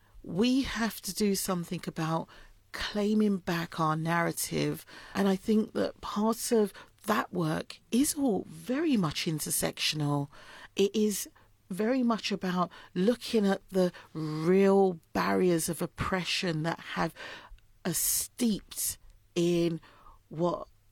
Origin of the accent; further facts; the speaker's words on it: Islington, London, United Kingdom; I'm from Islington, so they could have topped up my oyster.